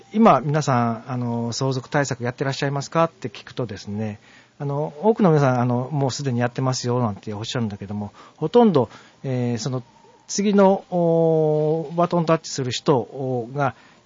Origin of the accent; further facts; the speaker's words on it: Kyoto, Japan; now in Tokyo, Japan; 出身は京都なんですけども、ずっと東京におりまして、